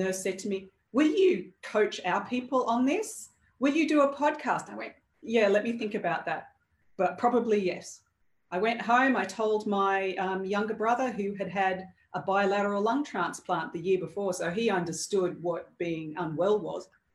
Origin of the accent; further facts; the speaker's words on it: Australia; accent: Australian; You can tell by the accent that I'm not from here. I am an Aussie.